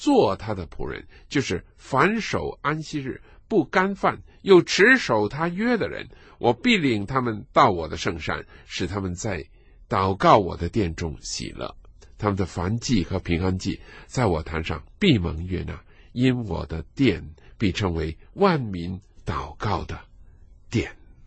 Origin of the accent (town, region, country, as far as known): China